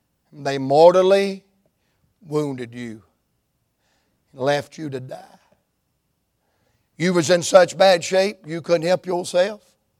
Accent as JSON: {"language": "English", "region": "the South", "country": "United States", "said": "Because I'm from the South, I'm going to call him Bubba."}